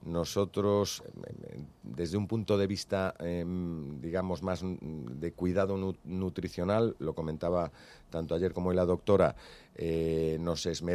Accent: A Coruña, Galicia, Spain; junto al campo de mi tierra, de La Coruña

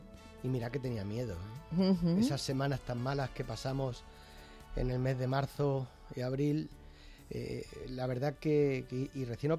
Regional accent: Yecla, Region of Murcia, Spain; now in Madrid, Spain; cuando vine desde Murcia, desde mi pueblo, desde Yecla a Madrid, y ya me quedé.

